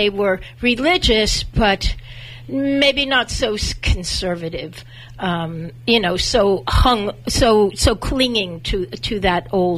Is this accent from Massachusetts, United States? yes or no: no; Miami, Florida, United States; her mother, who was at that point living in Chicago, and I grew up in Miami.